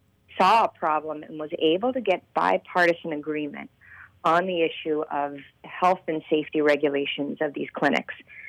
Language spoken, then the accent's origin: English; Michigan, United States; So I am from the Midwest. I'm from Michigan. Just if you look across the lake, you'll probably see my folks waving.